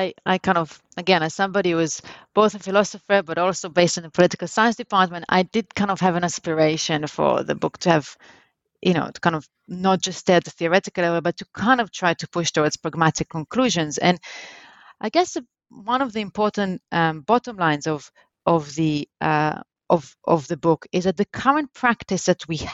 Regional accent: Israel; as growing up in Israel, it was obvious to me that the German reparations scheme was an absolute moral duty

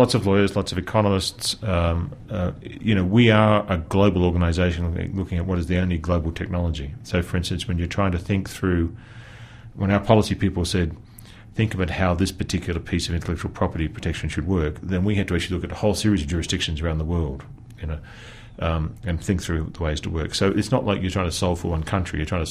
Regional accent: Australia; my home country, which is Australia.

